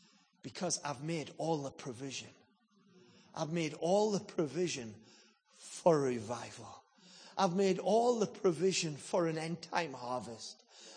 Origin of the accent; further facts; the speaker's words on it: England, United Kingdom; accent: English; Well, I want to tell you, it's not my English accent that will change anything.